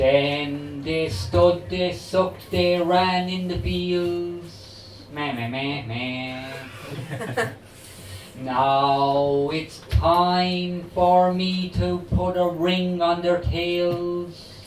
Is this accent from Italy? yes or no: no; Galway, Connacht, Ireland; I'm from Galway. I suppose it could be worse, I could be from Mayo.